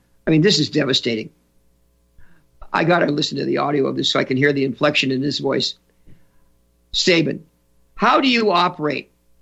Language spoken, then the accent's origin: English; New York City, New York, United States; born there; I was born on Fifth Avenue. Oh, my goodness. At Flower Fifth Avenue Hospital.